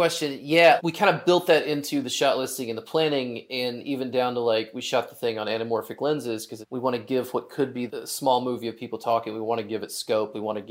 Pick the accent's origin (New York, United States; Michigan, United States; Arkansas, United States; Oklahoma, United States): Arkansas, United States; Hot Springs; So, I mean, I'm from Arkansas. I'm from Hot Springs, right, where the book is mostly set.